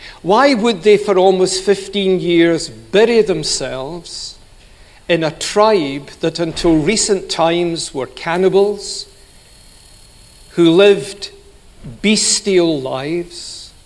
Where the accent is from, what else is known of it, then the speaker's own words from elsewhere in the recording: Glasgow, Scotland, United Kingdom; accent: educated Glasgow; My accent's not from China. It's from Scotland. And if you want to be more particular, it's educated Glasgow. not educated Edinburg